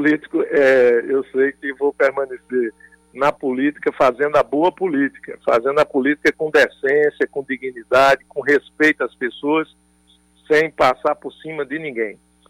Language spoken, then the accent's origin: Portuguese; Pedra de Fogo, Paraíba, Brazil; em favor da minha terra natal, Pedra de Fogo